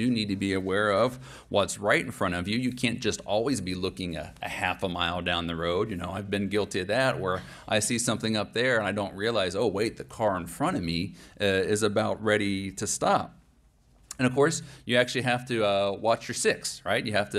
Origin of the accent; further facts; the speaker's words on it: United States; but just thinking as an American for a moment